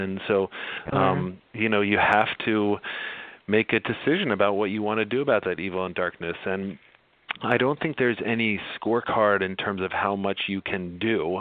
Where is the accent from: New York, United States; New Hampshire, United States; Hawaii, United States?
New York, United States; I was sort of from the Northeast, you know, from very kind of a liberal section of the Northeast in upstate New York